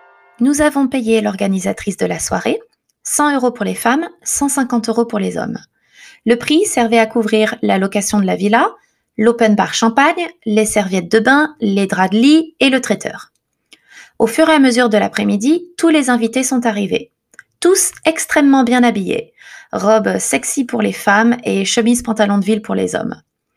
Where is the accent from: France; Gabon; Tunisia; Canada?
France; now in Japan; j'ai 33 ans et je suis célibataire. Je suis française mais je vis au Japon.